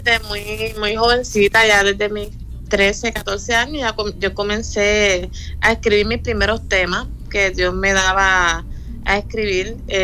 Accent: Puerto Rico; soy de acá, natural de Puerto Rico. Dios nos ha permitido, ¿verdad? Somos nacidos, criados en el Evangelio.

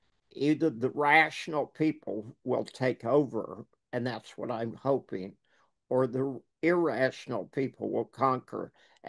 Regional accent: Ireland; I'm Irish. You can't shut me up.

